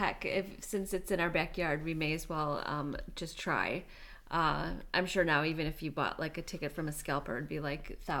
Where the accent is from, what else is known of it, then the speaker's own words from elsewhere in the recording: Oak Park, Illinois, United States; … and I grew up in the Oak Park River Forest, Illinois area, which is very close to Chicago, downtown Chicago.